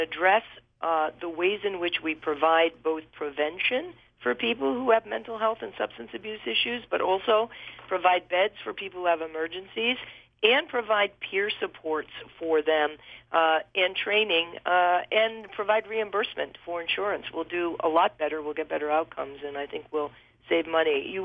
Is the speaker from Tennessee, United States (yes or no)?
no; North Adams, Massachusetts, United States; we grew up in North Adams at age 17.